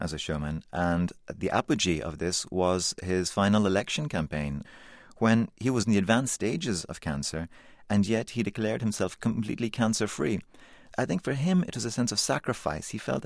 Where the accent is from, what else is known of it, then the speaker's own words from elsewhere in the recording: Ireland; I was a perfect fall guy in the sense that, yes, I'm Irish, freckly and blonde, or ginger, if you like.